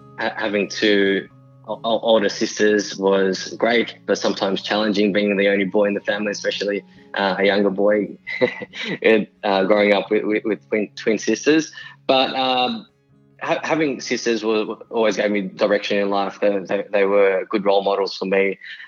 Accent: Sydney, New South Wales, Australia; So I grew up in the inner west of Sydney. I've got two older sisters, they're twins.

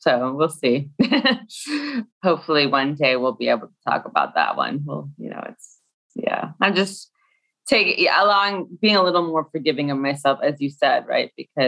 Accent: Arizona, United States; now in New York, United States; It's funny because I am from Arizona

